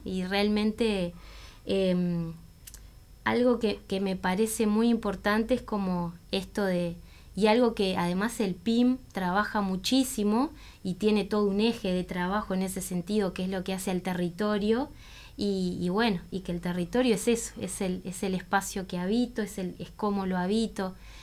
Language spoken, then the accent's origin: Spanish; Montevideo, Uruguay; yo nací en Punta de Rieles, viví hasta hace un tiempo en Punta de Rieles, puedo decir que es mi barrio, así lo siento.